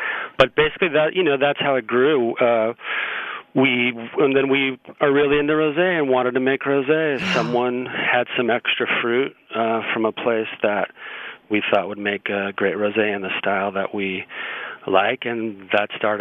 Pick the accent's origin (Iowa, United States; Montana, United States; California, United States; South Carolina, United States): California, United States; Monterey; I grew up in Monterey, California, and everyone basically works in the hospitality industry